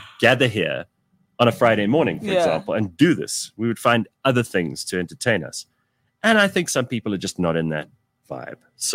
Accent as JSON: {"language": "English", "town": "Pretoria", "region": "Gauteng", "country": "South Africa", "tie": "born or raised there", "said": "I grew up in Pretoria. I went to an Afrikaans nursery school. So I learned to speak Afrikaans at a young age."}